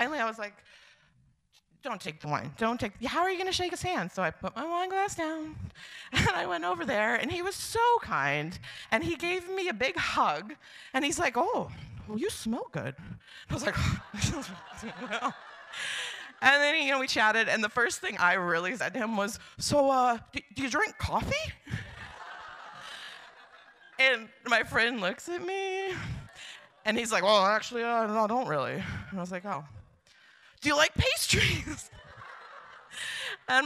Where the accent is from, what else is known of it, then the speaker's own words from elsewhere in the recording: Kodiak, Alaska, United States; I grew up in Kodiak